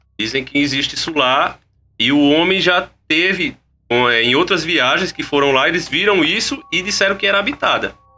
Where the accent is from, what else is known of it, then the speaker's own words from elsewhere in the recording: Pernambuco, Brazil; por exemplo, que eu sou daqui de Pernambuco